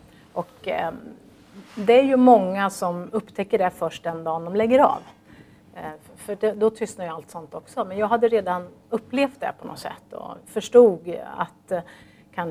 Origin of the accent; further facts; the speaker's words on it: Norrköping, Östergötland, Sweden; Det kanske beror på att jag kommer från Norrköping. Det är ju ingen alpinmäcka på så vis.